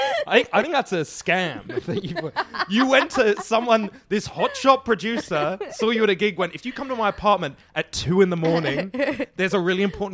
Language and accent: English; United Kingdom; now in Australia; And so I feel like now I get more people remarking on my accent if I go back to the UK.